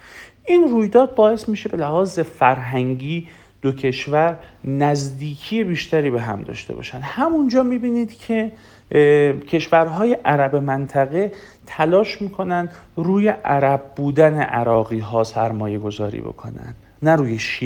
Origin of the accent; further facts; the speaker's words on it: Iran; اینو من به عنوان یک ایرانی صرفا نمیگم